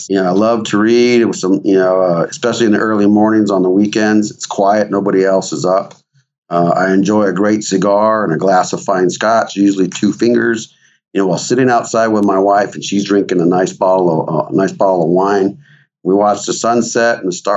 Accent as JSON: {"language": "English", "region": "New Mexico", "country": "United States", "tie": "born or raised there", "said": "I grew up in New Mexico, and I was out in the desert"}